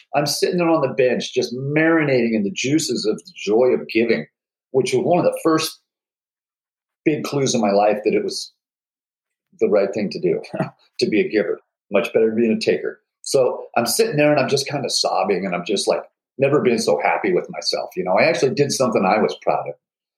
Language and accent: English; Pacific Beach, California, United States; I'm from Pacific Beach, California. I went to elementary school at Mission Beach Elementary, and then in third grade I shifted over wi